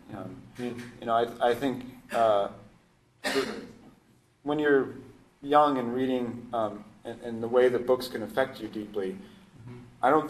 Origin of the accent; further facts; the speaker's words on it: Sacramento, California, United States; And I grew up in Sacramento, where, you know, we mostly cared about whether the Sacramento Kings won more than 20 games or not, which just tells you exactly how long ago I lived there.